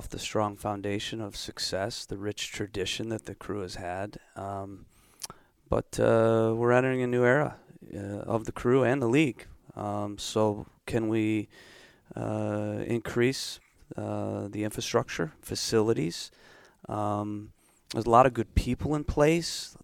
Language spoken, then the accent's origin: English; Michigan, United States; being a Midwest guy, growing up in Michigan, going to Indiana, you know, that was the club that I liked